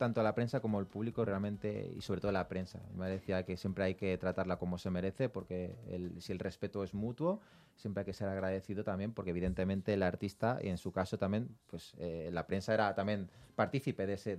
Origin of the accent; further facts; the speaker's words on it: Spain; yo nací en España, me crié en España